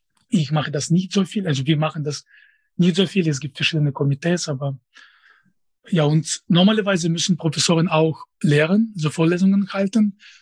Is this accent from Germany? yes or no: no; Russia; first language Russian; German is a second language; moved away; Und auf Russisch weiß ich nicht. Das wäre einfach in bestimmten Sinne. Natürlich, das ist meine Muttersprache. Sie kann nicht ohne Akzent sprechen. Aber ich habe keine Ahnung, wer meine Zielgruppe sein würde. Also ich befinde mich außerhalb des Zusammenhangs mit Russland seit 2007 schon